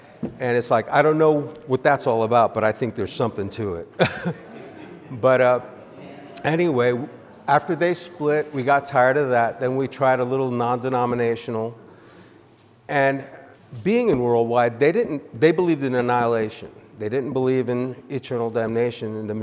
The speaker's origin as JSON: {"language": "English", "town": "New York City", "region": "New York", "country": "United States", "also_born_or_lived": "Florida / North Carolina", "moved": "as an adult", "lives_now": "Ozark, United States", "said": "I'm originally from New York City, and I moved to Florida in 91, met my wife, Robin, and we lived there for 4 years"}